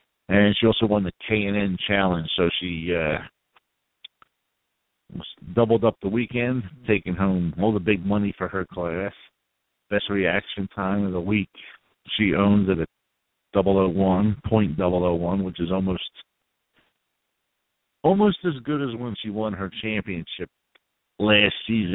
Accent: Turnersville, New Jersey, United States; I'm from Turnersville, which is considered Washington Township, southern New Jersey

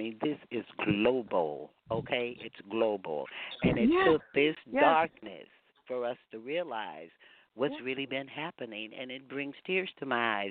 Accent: the South, United States; growing up in the South, you grow up a little bit different.

